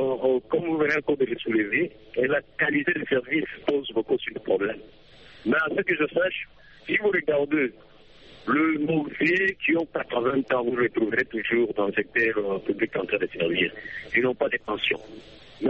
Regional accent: DR Congo; chez nous, à l'RDC

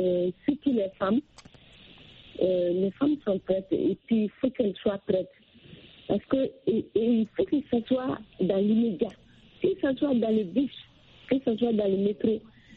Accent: Mali; Moi, je pense que chez nous, au Mali

